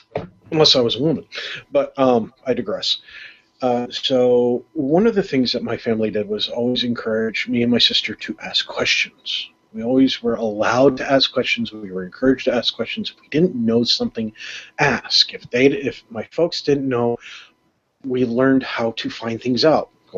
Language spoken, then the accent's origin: English; New York, United States; also born or lived in Maryland; I grew up in New York, actually, even though I was born in Maryland, and I've since returned to Maryland.